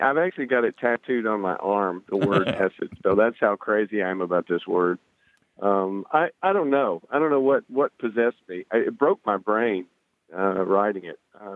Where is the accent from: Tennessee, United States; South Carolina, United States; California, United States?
Tennessee, United States; I'm from Tennessee.